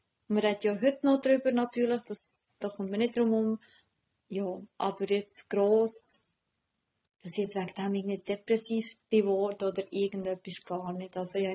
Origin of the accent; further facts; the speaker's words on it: North Macedonia; weil ich komme ja ursprünglich aus Nordmazedonien